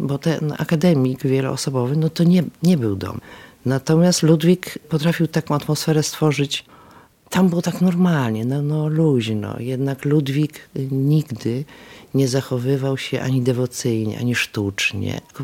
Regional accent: Szczecin, West Pomeranian Voivodeship, Poland; moved away as an adult; Ja tu przyjechałam ze Szczecina. 74.

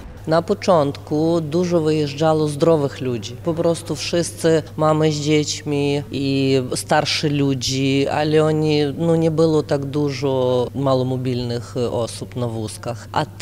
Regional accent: Lviv, Lviv Oblast, Ukraine; jestem lwowianka

